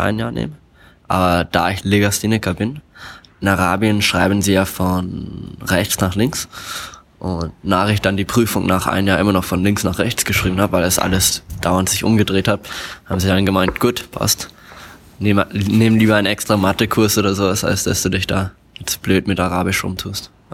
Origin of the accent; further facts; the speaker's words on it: Shanghai, China; also born or lived in Germany / Pakistan / Tianjin, China / Dubai, United Arab Emirates; Ich bin in Deutschland geboren, aber bin mein Leben lang rumgereist. Also gleich nach der Geburt war ich in Pakistan, dann war ich 4 Jahre in Tianjin. Dann sind wir umgezogen nach Shanghai, da habe ich 7 Jahre gewohnt